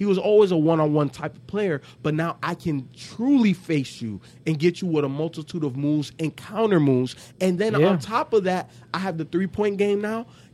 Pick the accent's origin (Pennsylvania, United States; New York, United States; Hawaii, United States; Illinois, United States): Illinois, United States; Chicago; Growing up in Chicago, I was born in 84, the year Jordan was drafted by the Bulls, right?